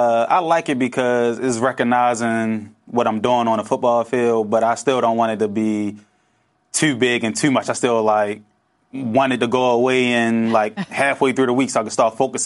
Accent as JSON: {"language": "English", "town": "Baltimore", "region": "Maryland", "country": "United States", "tie": "born or raised there", "also_born_or_lived": "Nebraska", "said": "I grew up in Baltimore, but I had 3 years in Nebraska. I had 2 years of high school and 1 year of college."}